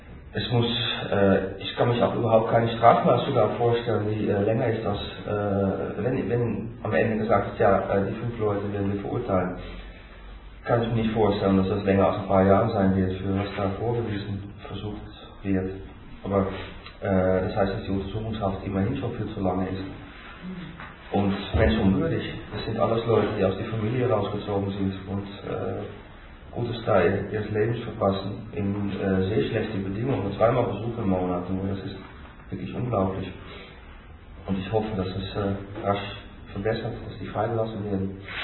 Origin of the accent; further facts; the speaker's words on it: Netherlands; German is a second language; das werde ich nicht auf Deutsch so schön wiederholen können als Holländer.